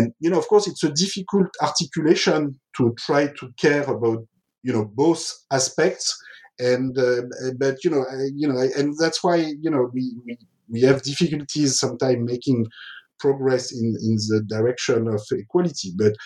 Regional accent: France; I grew up in France in the 1970s, so this was just a decade after decolonization, or 10, 20 years after decolonization.

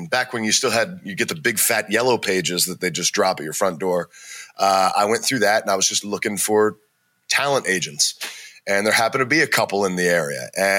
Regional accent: Maryland, United States; Like, I'm from Maryland, but I started wrestling in Ohio.

